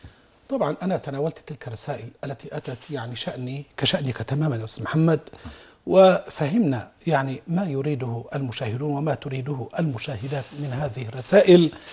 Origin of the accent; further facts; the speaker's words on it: Egypt; أنت مصري وأنا مصري، أنت مسلم وأنا مسلم،